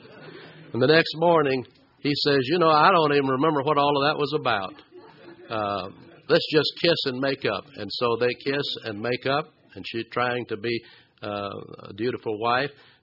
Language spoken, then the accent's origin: English; Atlanta, Georgia, United States; I always remember the couple that lived next door to us when I was growing up in Atlanta, Steve and Lucy.